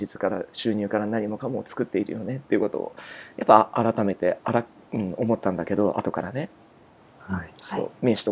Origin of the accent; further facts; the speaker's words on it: Miyazaki, Japan; 僕自身がどうして宮崎ですか、僕は地元だから